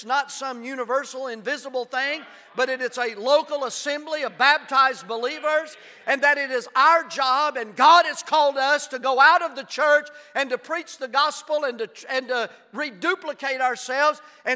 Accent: Tennessee, United States; I'm a Tennessee Vol fan, and I was Tennessee born. I was Tennessee bred.

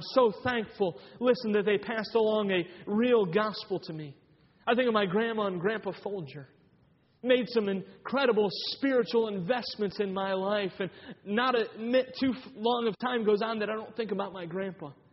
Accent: Cleveland, Ohio, United States; I grew up in Cleveland Baptist Church in Cleveland, Ohio. Spent 27 years there of my life

